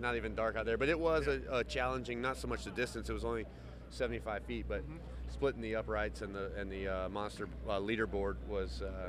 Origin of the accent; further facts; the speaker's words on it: the South, United States; I'm from the South. It's kind of hard kind of hard to hit all of the syllables and everything, kind of slur them together.